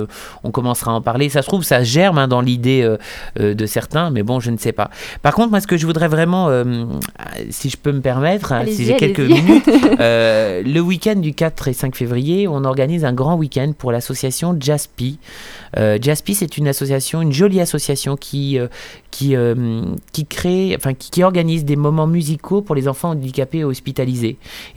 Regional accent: Pays de la Loire, France; à Saint-Paul-du-Bois, dans le Maine-et-Loire. juste à quelques kilomètres de là où j'ai grandi

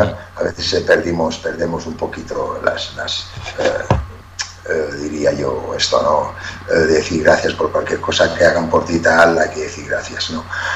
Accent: Cala Rajada, Balearic Islands, Spain; el día de Nochevieja estoy aquí en mi pueblo, en Cala Rajada, que estamos más para el norte, en la costa de Llevant, de Mallorca

